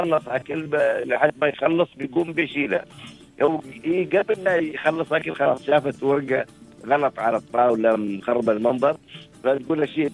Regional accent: United Arab Emirates; لما نقول إحنا أنا إماراتي، طيب أنا إماراتي بشو؟

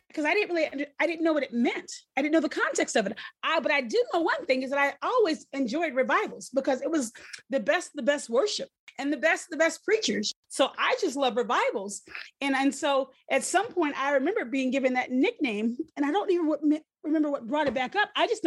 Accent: the South, United States; Growing up in the South also meant that I was exposed to racism from a very young age.

